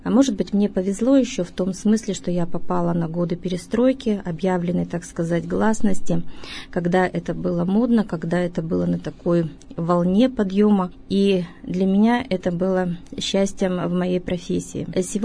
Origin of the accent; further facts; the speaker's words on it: Kazakhstan; Я родилась в Казахстане, выросла в сельской местности.